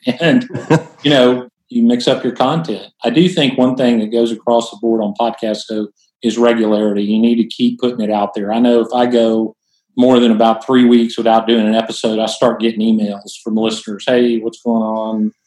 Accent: Texas, United States; And then, of course, growing up in Texas, you get Texas history in fourth and seventh grade.

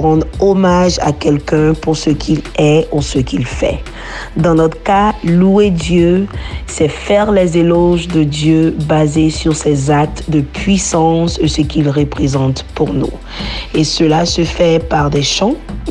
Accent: Côte d’Ivoire; Et aux couleurs africaines, particulièrement de ma terre natale, la Côte d'Ivoire.

